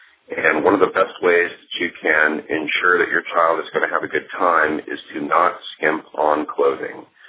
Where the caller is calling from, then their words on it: Anchorage, Alaska, United States; I'm calling in from Anchorage, Alaska.